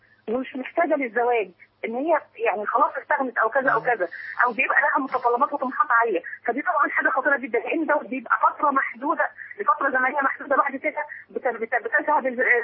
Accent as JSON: {"language": "Arabic", "country": "Egypt", "said": "ده عندنا في مصر."}